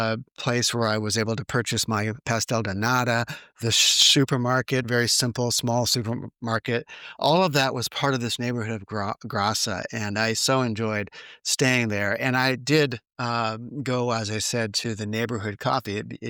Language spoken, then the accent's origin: English; United States; I told him that I was from the United States and I'm a podcaster